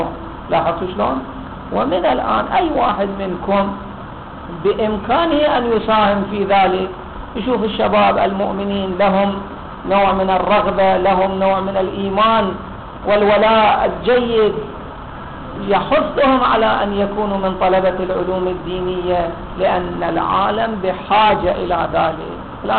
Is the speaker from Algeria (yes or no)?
no; Iraq; احنا اذا صار عندنا في العراق ما يقارب 1,000,000 طالب